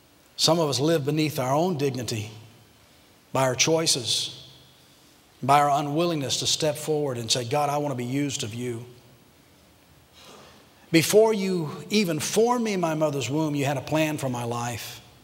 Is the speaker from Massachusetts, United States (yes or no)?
no; Atlanta, Georgia, United States; born there; I was born in Crawford Long Hospital in Atlanta, Georgia.